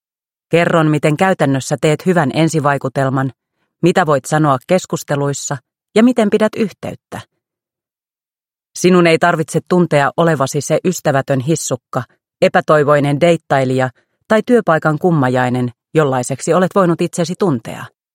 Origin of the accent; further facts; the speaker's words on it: Vantaa, Uusimaa, Finland; Kasvoin Koivukylässä Vantaalla ja opiskelin Otaniemessä Aalto-yliopistossa tuotantotalouden diplomi-insinööriksi.